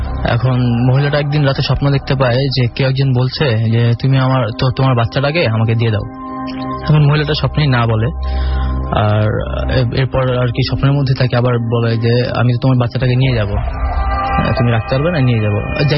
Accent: Dhaka, Dhaka Division, Bangladesh; খিলগাঁও থেকে এসেছি।

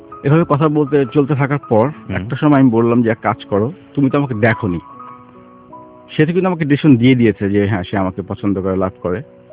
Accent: Dhaka, Dhaka Division, Bangladesh; আমার জন্ম ঢাকাতেই, বাবা গভর্নমেন্ট জব করতেন, সেই হিসেবে মতিঝিল এজিবি কলোনিতে বড় হয়ে ওঠা। পড়াশোনা করেছি মতিঝিল মডেল হাই স্কুল।

